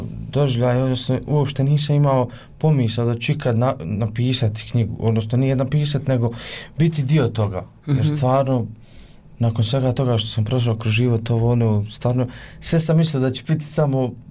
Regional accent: Gornji Vakuf-Uskoplje, Federation of Bosnia and Herzegovina, Bosnia & Herzegovina; Da, upravo dolazim iz mjesta gdje je bilo tokom, kako da kažem, ovog zadnjeg rata, bilo je jako teško. Jer dolazim iz mjesta gdje je podijeljeno. Gornji Vakuf Uskoplje, gdje ima

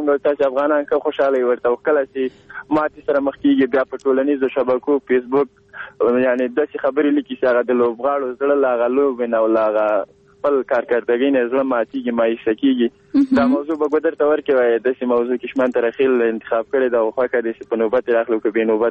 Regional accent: Kabul, Afghanistan; born there; زه دلته څه په دې ټولنه کې پیدا شوی ما په کابل کې دی سبس کې نو زما کوچیتوب مې نه ده لیدلی

